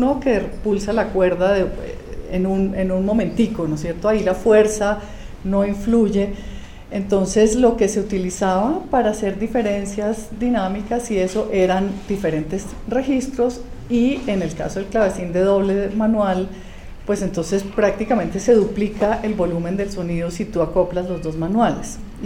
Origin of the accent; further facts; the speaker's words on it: Bogotá, Colombia; moved away as an adult; Yo soy bogotana, estudié aquí en el Conservatorio de la Universidad Nacional hasta el año 1980.